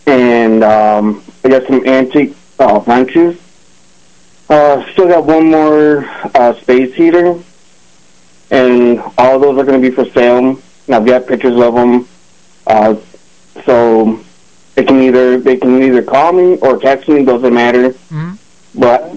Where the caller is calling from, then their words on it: Batavia, New York, United States; I'm from Batavia, New York.